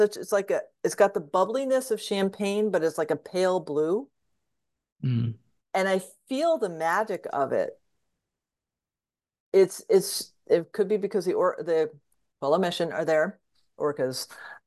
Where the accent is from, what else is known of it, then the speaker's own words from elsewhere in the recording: East Coast, United States; I grew up on the East Coast, and I remember the first time I flew back from Washington to Connecticut